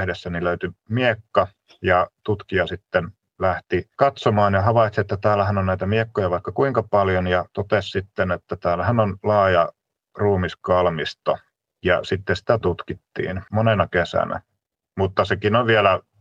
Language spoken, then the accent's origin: Finnish; Salo, Southwest Finland, Finland; mä oon itse Salostapäin kotoisin, niin tämä Halikko on tuttu seutu.